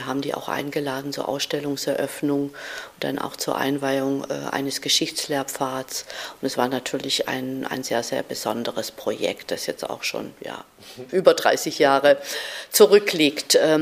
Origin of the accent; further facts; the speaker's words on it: Stuttgart, Baden-Württemberg, Germany; Also zum Beispiel in meiner Heimatstadt über Stuttgart im Zweiten Weltkrieg